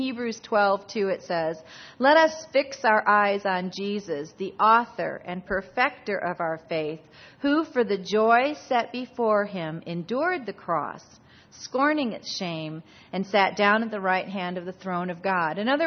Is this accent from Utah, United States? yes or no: no; Michigan, United States; I was raised in Michigan, so it's going to have to go get a lot rougher than this